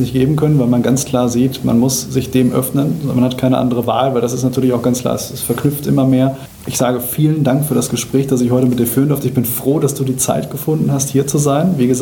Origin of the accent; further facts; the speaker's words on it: Germany; Ich als Deutscher hätte gesagt, das ist schwierig.